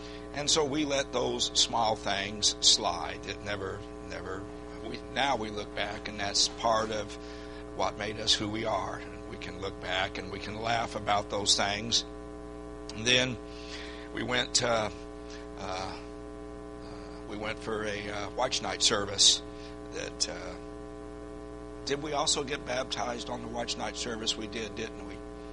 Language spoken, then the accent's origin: English; California, United States; moved away as an adult; I was from California. I had only been in Texas for 7-8 months. I'd never driven on ice before in my life, let alone snow.